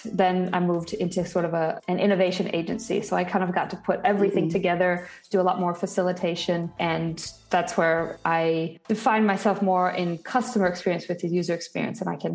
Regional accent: Wisconsin, United States; moved away; also born or lived in Australia; I grew up in Wisconsin, and then I moved to Australia, and I lived there for about 6 years.

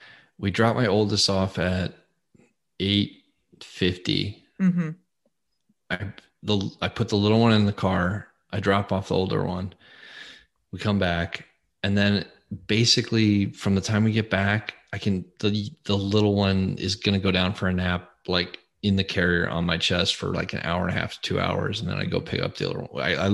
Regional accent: Colorado, United States; So one weird part about it is it's like suburban Colorado where I grew up in Colorado

